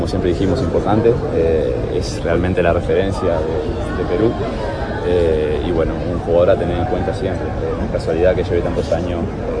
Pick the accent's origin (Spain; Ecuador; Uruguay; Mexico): Uruguay; moved away; Es como cuando te mudás, cuando me fui de Uruguay a Europa, más o menos lo mismo.